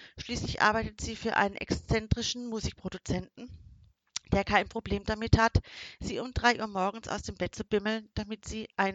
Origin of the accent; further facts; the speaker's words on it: Hamburg, Germany; now in Los Angeles, United States; Ursprünglich komme ich aus Hamburg, was erklärt, warum meine Eltern heute nicht bei mir sind.